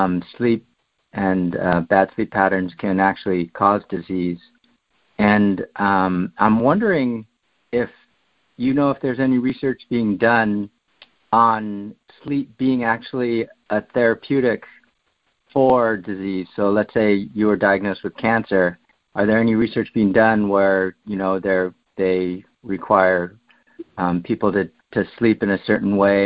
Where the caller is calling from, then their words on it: Cupertino, California, United States; I'm calling in from Cupertino, California.